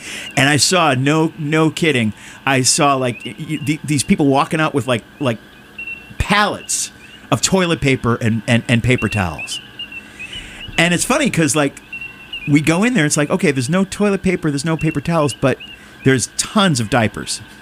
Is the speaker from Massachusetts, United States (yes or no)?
yes; Peabody, Massachusetts, United States; When COVID happened and, you know, they're people in my town, I'm from Peabody, right?